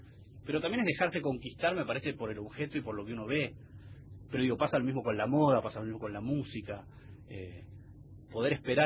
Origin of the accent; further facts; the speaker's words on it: Bariloche, Río Negro, Argentina; also born or lived in Buenos Aires; yo nací en Buenos Aires, pero me crié en el interior. Hice la primaria y la secundaria en la Patagonia, donde... soy de Bariloche